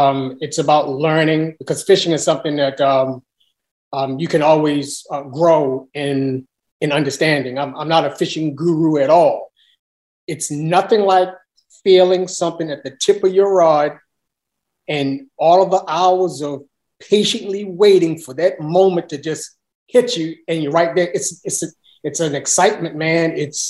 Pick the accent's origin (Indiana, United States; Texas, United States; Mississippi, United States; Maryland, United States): Maryland, United States; Baltimore; And then from there, we lived, grew up on Riggs Avenue, which is Riggs and Papa Grove. Mm-hmm. And that's where I grew up at.